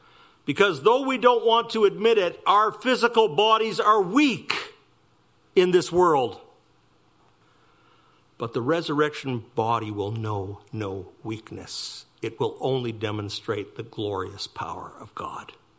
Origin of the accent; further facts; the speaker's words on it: Winnipeg, Manitoba, Canada; But I grew up in Winnipeg. It was a little tough snorkeling.